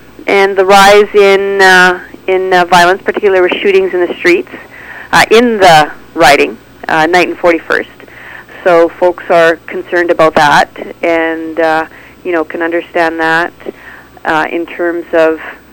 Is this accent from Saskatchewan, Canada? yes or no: no; Langley, British Columbia, Canada; also born or lived in Nova Scotia / Manitoba; I was born in Langley, and raising in Canada, was in BC for about a year, then on the East Coast in Nova Scotia for a year, and northern Manitoba for about 10 years.